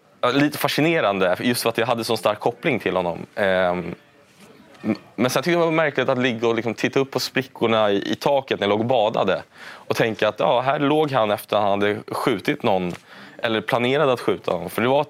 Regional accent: Stockholm, Stockholm County, Sweden; Jag växte upp då i Lappkärsberget bredvid universitetet här i Stockholm.

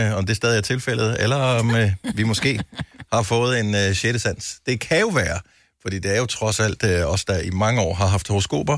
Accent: Esbjerg, Region of Southern Denmark, Denmark; born there; Sandra er fra min fødeby, Esbjerg.

